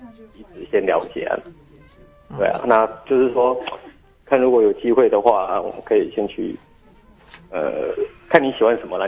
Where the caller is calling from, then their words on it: Taipei, Taiwan; 你好，我是台北的